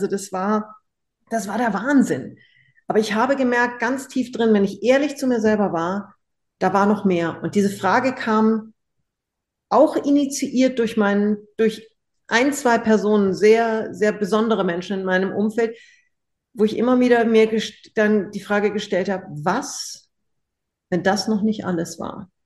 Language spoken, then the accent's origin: German; Munich, Bavaria, Germany; Ich komme aus München